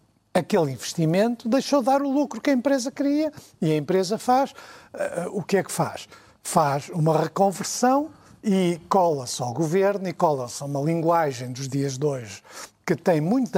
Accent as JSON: {"language": "Portuguese", "town": "Porto", "region": "Norte", "country": "Portugal", "said": "eu digo aqui no Porto porque eu sou do Porto."}